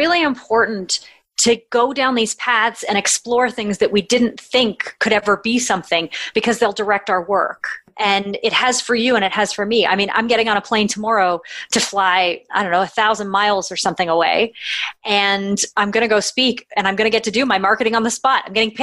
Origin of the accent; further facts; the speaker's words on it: Canada; I'm Canadian